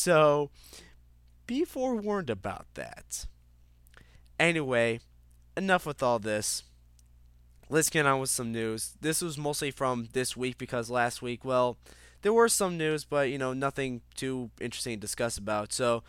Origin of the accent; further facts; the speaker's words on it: Chicago, Illinois, United States; the EA Chicago studio that's right here in my hometown of Chicago, it has closed.